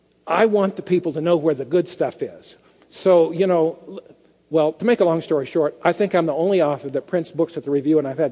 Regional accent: California, United States; moved away as an adult; Now, I was raised in California where everybody was you guys, but when I married Kathy and went to the Southern Union, it's all y'all.

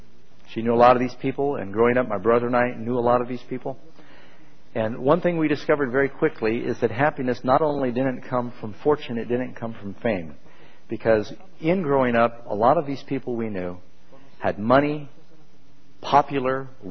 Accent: New York City, New York, United States; Well, we grew up in New York City and lived on 51st Street on the east side, 81st Street on the west side.

